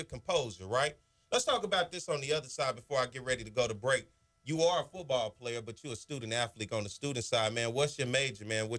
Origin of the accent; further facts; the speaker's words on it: Arkansas, United States; I always talk about your high school because I got a lot of pride in my high school, man. I'm from Arkansas.